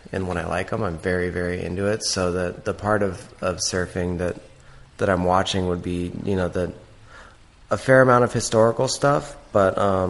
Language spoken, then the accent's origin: English; Seattle, Washington, United States; But I was born and raised in Seattle.